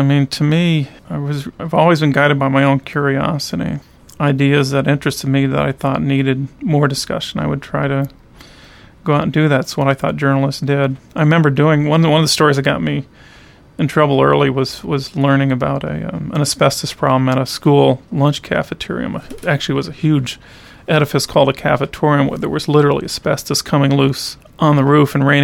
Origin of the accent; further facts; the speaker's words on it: Panama Canal Zone, Panama; I grew up in the Panama Canal Zone where my grandfather and father worked for the Panama Canal Company.